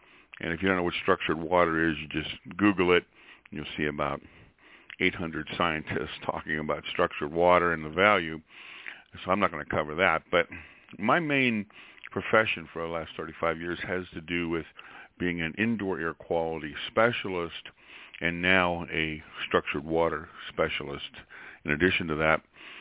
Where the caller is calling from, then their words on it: Ohio, United States; I'm calling from Ohio.